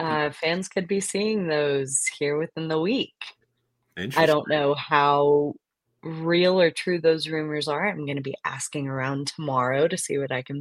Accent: the Carolinas, United States; That's my kind of food growing up in the Carolinas.

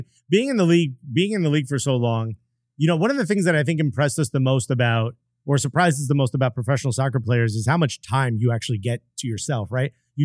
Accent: Newark, New Jersey, United States; I grew up in Newark, and sometimes in those types of communities, they never really focus on the mental health part.

